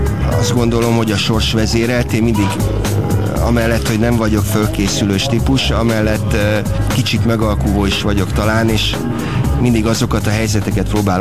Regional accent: Szerencs, Borsod-Abaúj-Zemplén, Hungary; also born or lived in Moscow; én egy vidéki gyerek vagyok, aki szerencsén született, megyasszón egy nevelő otthonban nevelkedett évlete első pár évében, és utána kerültem Szerencsre, onnan kerültem Moszkvába, Moszkvából Budapestre

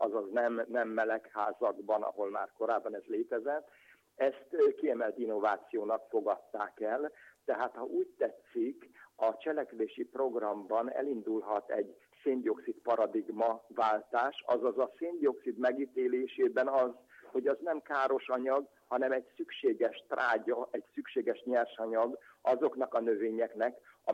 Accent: Hungary; aminek nagyon örülök, hogy magyarként részese lehettem ennek a változásnak

